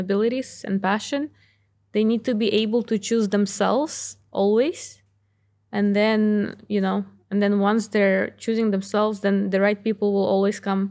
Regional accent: Novovolynsk, Volyn Oblast, Ukraine; because I grew up in Ukraine, first of all, in a very small city. It's 50,000 people.

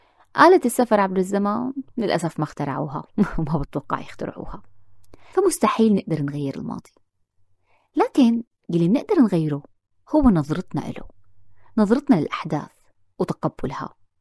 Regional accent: Syria; لما منفكر كسوريين بال14 سنة اللي مضوا من الثورة والحرب والأزمة، لما منفكر بهال14 سنة اللي راحوا بين سفر بين لجوء بين غربة

